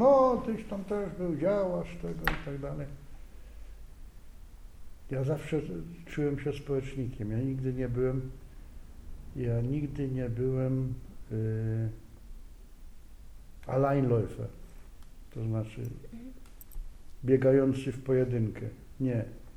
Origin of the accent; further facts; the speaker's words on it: Eichendorf-Mühl, Silesian Voivodeship, Poland; W Łubowicach jest nasz kościół, bo w mojej wiosce Eichendorf-Mühl nie ma kościoła